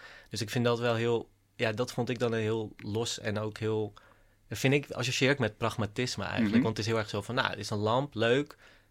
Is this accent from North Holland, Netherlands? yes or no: yes; Langedijk, North Holland, Netherlands; In Langedijk. Een heel klein dorpje. En ons uitzicht was ook echt letterlijk op een koeienlandschap. En mijn ouders zijn immigranten. Mijn vader die is dan geboren in Afrika, maar wel India's. En dan mijn moeder komt echt uit India.